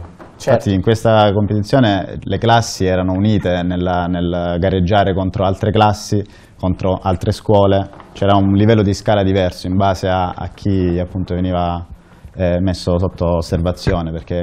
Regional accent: Lecce, Apulia, Italy; io sono di Lecce

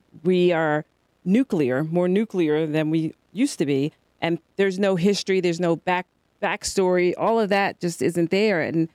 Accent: North Carolina, United States; I grew up in North Carolina, small town.

